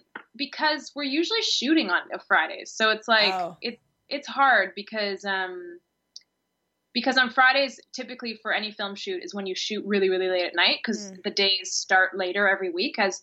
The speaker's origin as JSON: {"language": "English", "town": "Vancouver", "region": "British Columbia", "country": "Canada", "lives_now": "Toronto, Canada", "said": "I'm from Canada. I'm from Vancouver, and I live in Toronto, but I go to Los Angeles for half the year and New York as well, so I kind of move around."}